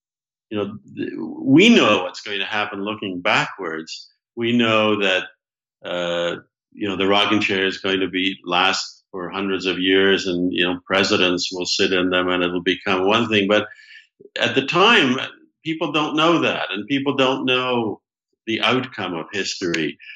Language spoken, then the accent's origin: English; Canada; moved away as an adult; also born or lived in Scotland / England; now in United States; And so I was born in Scotland. I was raised in England. My parents then emigrated to Canada, and I really grew up and went to school and lived a large part of my life in Canada and then emigrated to the United States.